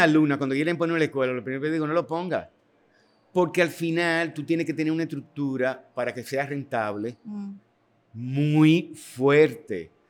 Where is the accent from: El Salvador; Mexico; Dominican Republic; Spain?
Dominican Republic; nosotros como dominicanos, el talento, el deseo y la proyección que tiene el dominicano, hemos mantenido eso